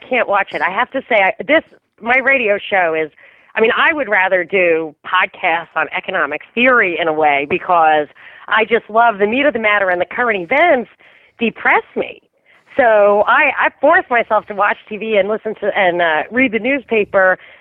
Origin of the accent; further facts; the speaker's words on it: Rockland County, New York, United States; also born or lived in Manhattan / Dallas / Houston / Bay Area; I am from New York, so I grew up in Rockland County, and I'm originally, my family's from Brooklyn, but I also lived in Manhattan when I was an investment banker.